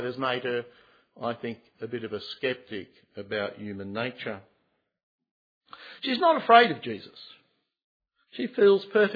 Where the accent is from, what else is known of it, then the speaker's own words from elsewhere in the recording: Queensland, Australia; I grew up in Queensland, and as a young guy, in my teens